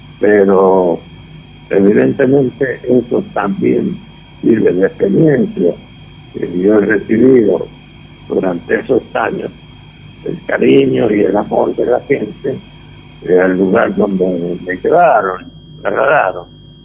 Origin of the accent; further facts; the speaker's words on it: La Rioja, Argentina; born there; de la provincia donde yo nací, que es esa provincia, La Rioja, mi tierra, que tanto amo.